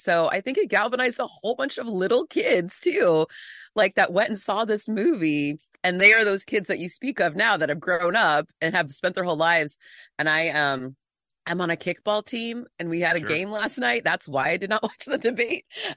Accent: San Diego, California, United States; now in Los Angeles, United States; I'm in LA now, but I grew up in San Diego and it is conservative as all get out.

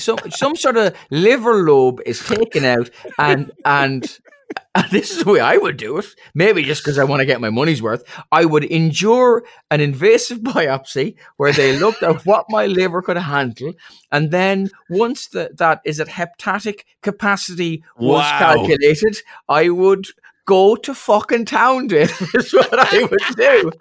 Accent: Ireland; our most famous victory as Irish fans in 1990 when we beat Romania in a World Cup penalty shootout.

